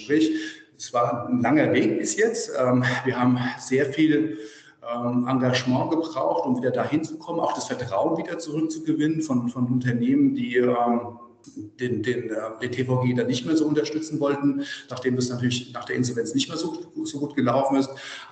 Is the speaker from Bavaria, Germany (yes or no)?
yes; Großwallstadt, Bavaria, Germany; Ich bin gebürtiger Großwallstädter, von daher mit dem Handballsport groß geworden, auch familiär bedingt.